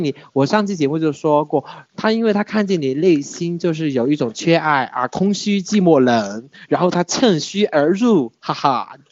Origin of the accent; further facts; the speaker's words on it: Zhaotong, Yunnan, China; 我是那个昭通那边的，然后九月份应该就上去读大学了